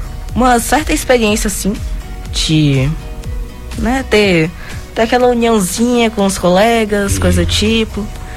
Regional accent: Guanambi, Bahia, Brazil; also born or lived in Salvador; Eu não sou nativo de Guanambi, eu sou de Salvador. No entanto, eu acabei crescendo com a cultura daqui.

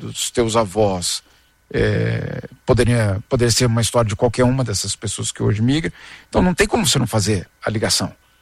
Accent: Brazil; moved away; Eu sei que eu sou brasileiro, eu só tenho um passaporte brasileiro. Então eu tenho certeza que eu sou brasileiro.

